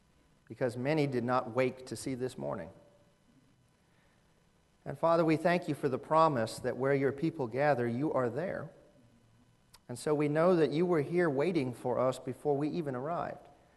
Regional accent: Augusta, Georgia, United States; born there; Dating myself a little bit, I was born in Augusta back when it was called St. Joseph's Hospital.

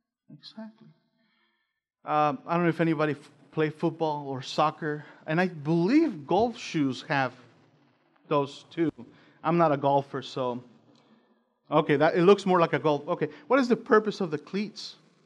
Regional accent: Mexico; I'm from Mexico originally, and all the border towns in Mexico, they're all dangerous.

